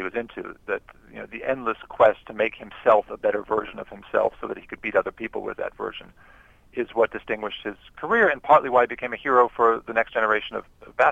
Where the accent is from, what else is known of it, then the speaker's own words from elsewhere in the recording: San Antonio, Texas, United States; And for years, he just kept beating my hometown San Antonio Spurs, and I hated him.